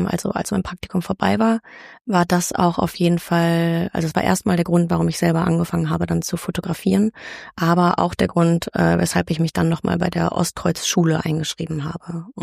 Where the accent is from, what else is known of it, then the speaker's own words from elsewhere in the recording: Düsseldorf, North Rhine-Westphalia, Germany; Ich war auch an der Kunstakademie in Düsseldorf angenommen, aber hatte dann doch den Impuls, okay, ich kann nicht in meiner Heimatstadt studieren, ich muss hier raus.